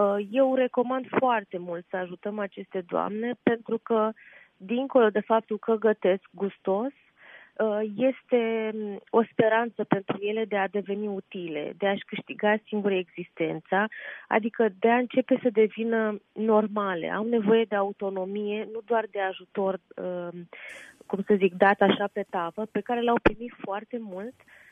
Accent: Odesa, Odesa Oblast, Ukraine; Sunt din Odessa. Din Odessa sunt.

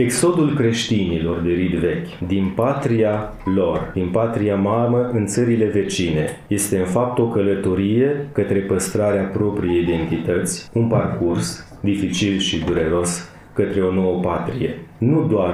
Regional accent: Bucovina, Romania; eu sunt bucovinean

